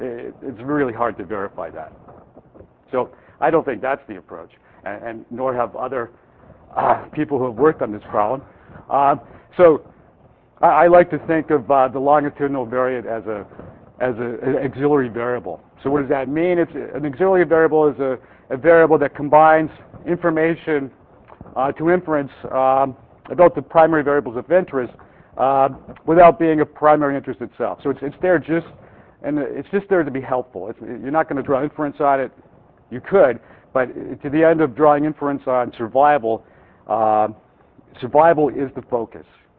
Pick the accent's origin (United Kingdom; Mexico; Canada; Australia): Canada; now in United States; I'm Canadian, but I work in the States, so I always get confused now.